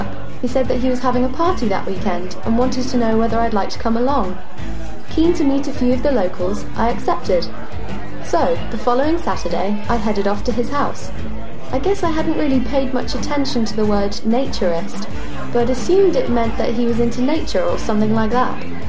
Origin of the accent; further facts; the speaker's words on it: Norway; English is a second language; I'm from Norway, and about 10 years ago, I went to live in London for a couple of years to improve my English.